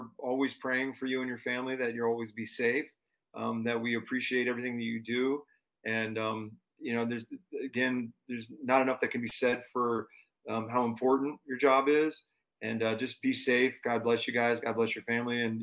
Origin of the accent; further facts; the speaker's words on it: Florida, United States; it's weird because I'm from Florida and the wrestling was huge down in Florida.